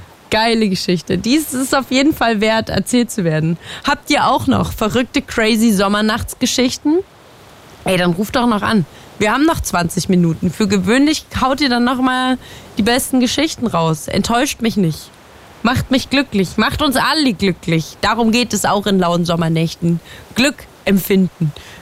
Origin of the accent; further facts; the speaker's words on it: Leipzig, Saxony, Germany; ich komme ja ursprünglich aus Leipzig, habe da in einer Dachgeschosswohnung gewohnt, sehr, sehr lange.